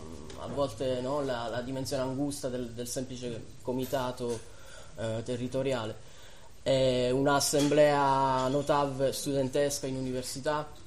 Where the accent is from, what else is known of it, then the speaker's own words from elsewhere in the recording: Trentino-Alto Adige, Italy; accent: Trentino; No, sono trentino d'adozione, nato a Trento, però sono del sud. Del sud di Rovereto, belle parti.